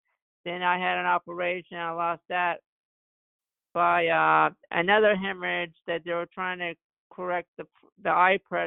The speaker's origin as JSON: {"language": "English", "town": "Melbourne", "region": "Florida", "country": "United States", "said": "I was born in Melbourne, Florida. As many people always say, I'm a Floridian."}